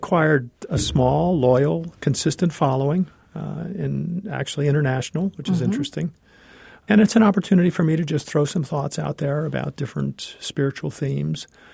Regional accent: Scranton, Pennsylvania, United States; Oh, I grew up in Scranton, Pennsylvania.

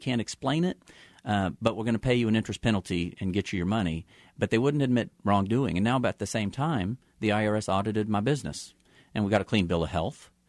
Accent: Lyons, Kansas, United States; I grew up in Lyons. I was driving in central Kansas one night

